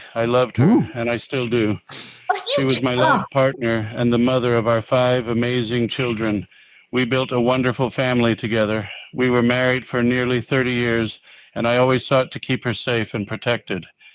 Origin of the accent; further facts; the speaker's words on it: Springville, Utah, United States; I arrived back in my hometown of Springville, Utah in July 1989